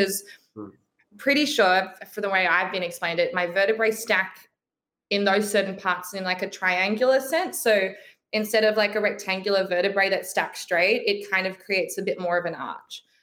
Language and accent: English; Brisbane, Queensland, Australia; I'm from Brisbane. So I like, that's kind of home.